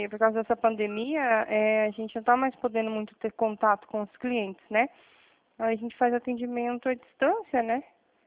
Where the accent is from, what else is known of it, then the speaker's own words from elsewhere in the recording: Toledo, Paraná, Brazil; Eu sou aqui de Toledo, Paraná.